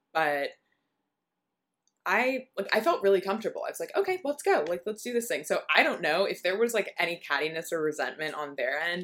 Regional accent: California, United States; I'm such a nerd. And I'm from Southern California.

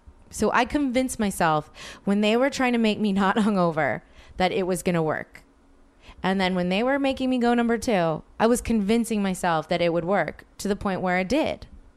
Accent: New Orleans, Louisiana, United States; now in Los Angeles, United States; It's trippy to see my Los Angeles best friends in my hometown in New Orleans.

